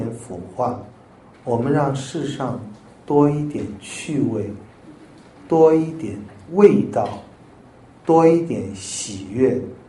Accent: China; 我实在一想到这个打字就很奇怪，我们中国人怎么那么暴力啊？

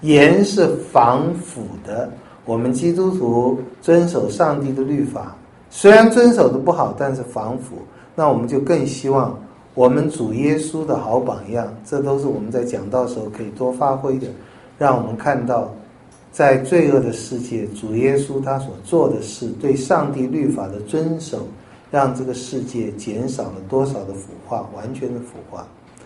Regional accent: China; 我实在一想到这个打字就很奇怪，我们中国人怎么那么暴力啊？

